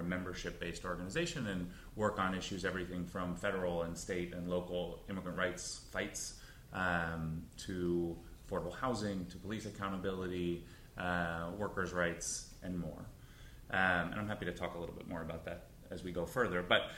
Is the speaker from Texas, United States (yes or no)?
no; New York City, New York, United States; I grew up in New York City. My mother was a community organizer.